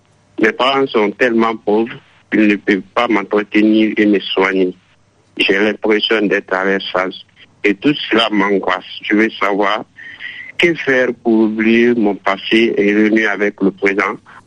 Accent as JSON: {"language": "French", "country": "Côte d’Ivoire", "tie": "born or raised there", "also_born_or_lived": "Guinea", "said": "En fait, je suis guinéen, j'ai 28 ans. Mon père vivait en Côte d'Ivoire et il m'a dû amener chez ma tante à l'âge de 4 ans"}